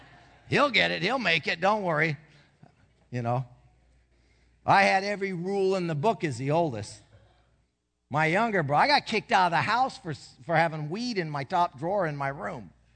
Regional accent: Santa Ana, California, United States; I grew up in Santa Ana.

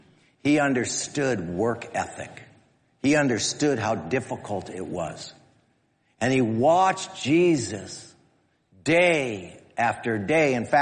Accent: Santa Ana, California, United States; And I came from Santa Ana, so I was considered a hoedad.

